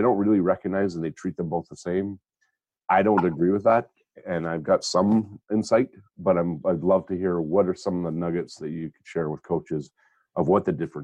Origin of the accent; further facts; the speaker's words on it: Montreal, Quebec, Canada; obviously growing up in Montreal, started with hockey, but then baseball, rugby, football, where I actually won provincials in three different sports.